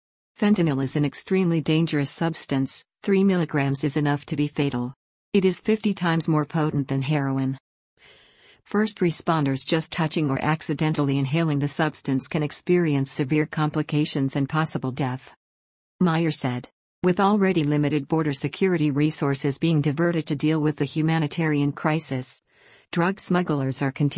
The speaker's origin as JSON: {"language": "English", "region": "Georgia", "country": "United States", "tie": "born or raised there", "said": "Just last week in my home state of Georgia"}